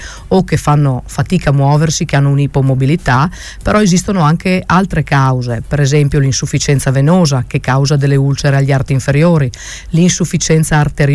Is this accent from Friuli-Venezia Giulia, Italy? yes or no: yes; Friuli-Venezia Giulia, Italy; Io lavoro a Treviso, però ovviamente non posso mai dimenticare la mia terra d'origine e quindi quando faccio qualcosa ho sempre un'attenzione particolare per la mia amata Carnia.